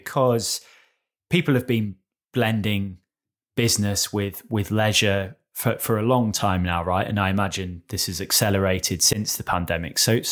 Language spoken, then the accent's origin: English; United Kingdom; I mean, I can certainly say as a Brit that weather is an absolute priority for me when choosing where to go.